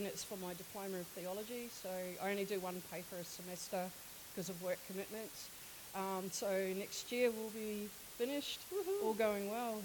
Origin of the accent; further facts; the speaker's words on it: New Plymouth, Taranaki, New Zealand; I grew up in regional New Zealand in a place called New Plymouth, which is on the bit that sticks out on the North Island.